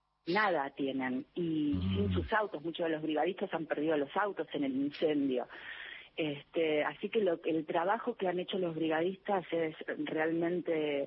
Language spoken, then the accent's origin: Spanish; Rosario, Santa Fe, Argentina; moved away; me vine de Rosario